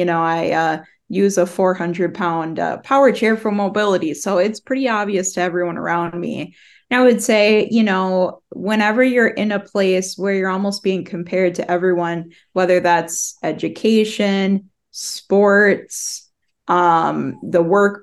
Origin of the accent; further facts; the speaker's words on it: Minnesota, United States; I am certainly from Minnesota.